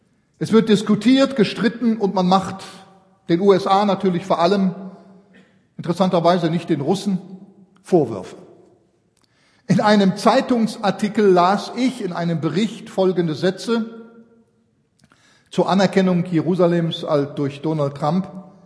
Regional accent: Switzerland; da sind doch hier wir Schweizer. Ich bin ja auch ein Schweizer.

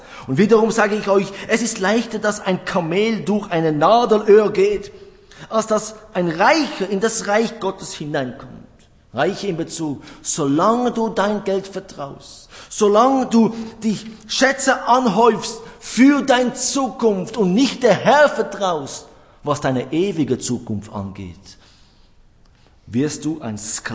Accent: Switzerland; Geldgierig, ja, bei uns in der Schweiz ist das ein Thema, ja. Land der Banker. Das heißt nicht, dass wir geldgierig sind

